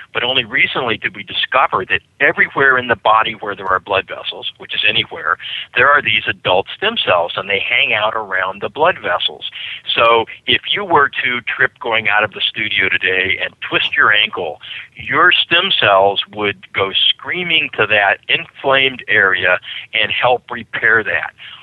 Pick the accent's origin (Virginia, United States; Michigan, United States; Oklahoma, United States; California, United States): Oklahoma, United States; You know, I'm from Oklahoma originally